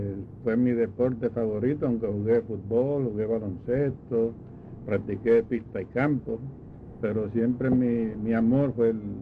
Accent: Arecibo, Puerto Rico; Nací en Arecibo

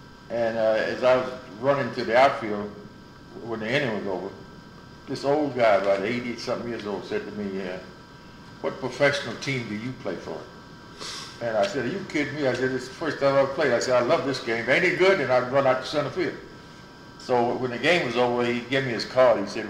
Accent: Alabama, United States; born there; I only lived in South Carolina a couple of years. I was born in Alabama.

